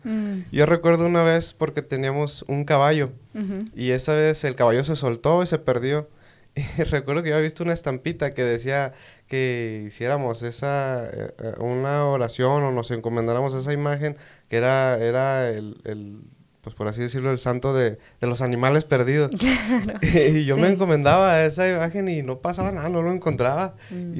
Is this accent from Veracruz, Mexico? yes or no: no; Aculco, State of Mexico, Mexico; Yo vengo del Estado de México, un pueblo llamado Aculco. Ajá. Estoy entre la frontera del Estado de Querétaro y Estado de México.